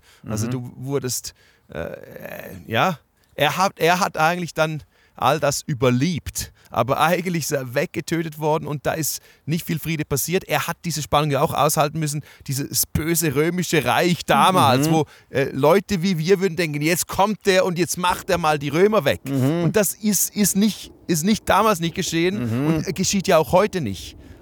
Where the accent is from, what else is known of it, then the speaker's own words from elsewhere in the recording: Switzerland; Das sind meine kulturellen Learnings auch aus Sachen, die ich als Schweizer vielleicht bei mir nicht verstehe